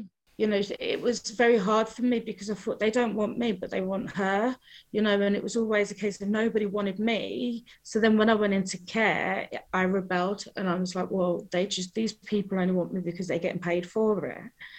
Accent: Newcastle, North East England, United Kingdom; also born or lived in London; I started off in Newcastle.

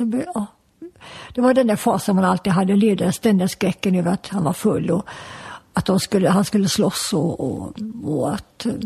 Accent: Gothenburg, Västra Götaland County, Sweden; när tanterna hemma i Göteborg eller Sävedalen där hon bodde sa att jag såg … på tv igår kväll.

